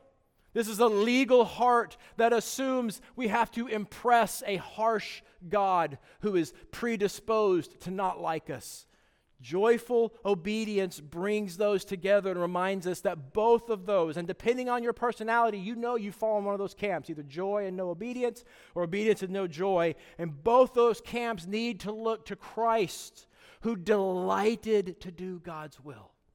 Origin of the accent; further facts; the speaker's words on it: the South, United States; sorry, but I'm from the South, so I say Baal because it's easier to remember.